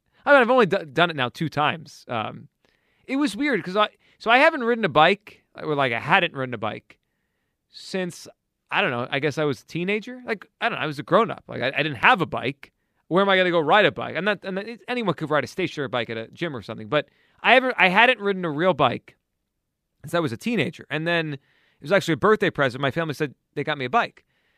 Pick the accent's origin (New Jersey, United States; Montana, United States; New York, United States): New Jersey, United States; Howell; So I grew up in Howell, which is a couple towns over, Mike, from Asbury Park.